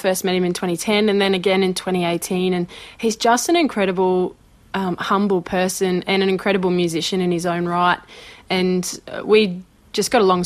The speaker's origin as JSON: {"language": "English", "town": "Mackay", "region": "Queensland", "country": "Australia", "said": "she actually passed as I was moving from Mackay to go to university"}